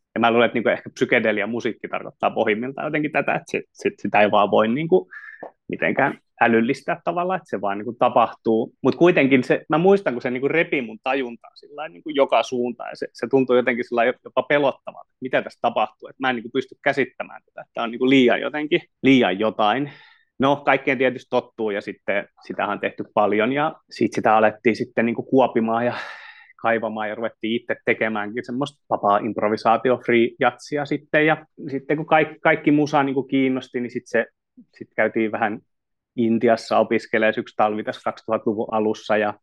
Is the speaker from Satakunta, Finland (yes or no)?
yes; Panelia, Satakunta, Finland; now in Turku, Finland; kun mä oon tuolta Paneliasta kotoisin Rauman ja Porin välistä